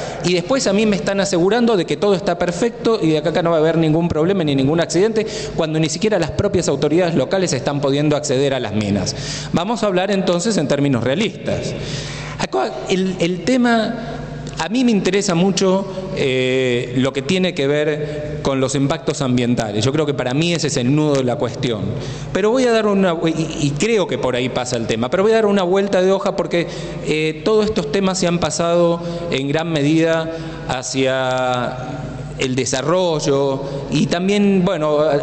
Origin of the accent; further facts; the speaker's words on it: Argentina; nosotros como ciudadanos argentinos, sanjuaninos, riojanos, catamarqueños